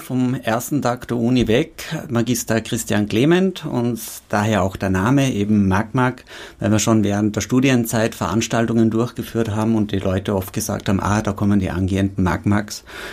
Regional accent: Enns, Upper Austria, Austria; born there; gebürtiger Oberösterreicher aus Enns, in Wien dann studiert

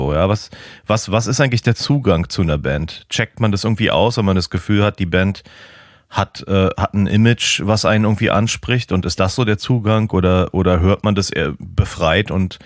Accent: Germany; also ich als Piefke, der ich stand im Saturn mit irgendwie 14 vor dem ersten

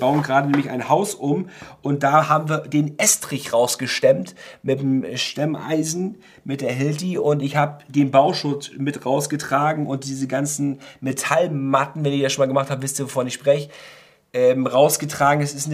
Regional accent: Warnemünde, Mecklenburg-Vorpommern, Germany; in meiner Heimatstadt. In meinem Heimathafen Warnemünde ist das Schiff gewesen

